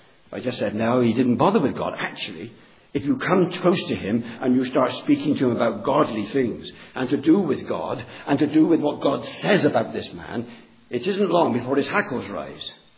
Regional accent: Bristol, South West England, United Kingdom; born there; I don't need to do it, my friend. I know I'm English. I'm English through and through. I laugh at English jokes.

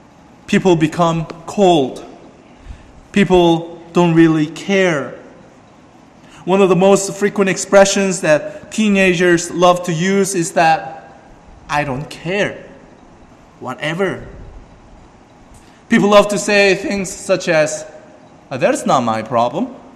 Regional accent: South Korea; You know, I'm not proud to say this, but in the ancient days, my home country in South Korea, or China and Korea, you know, the Chinese or Korean men, they did not cut their hairs.

